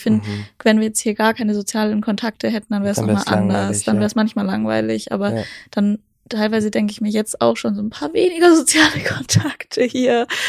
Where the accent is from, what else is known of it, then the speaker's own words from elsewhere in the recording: Baden-Württemberg, Germany; ich komme auch aus der Nähe von Stuttgart, wo ist denn das?